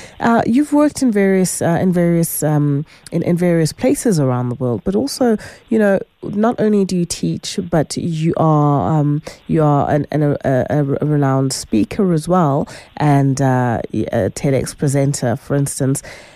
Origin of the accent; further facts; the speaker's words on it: South Africa; as a South African